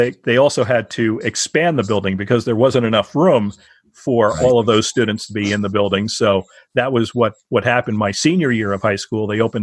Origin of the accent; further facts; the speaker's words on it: Cranford, New Jersey, United States; I grew up in Cranford, New Jersey.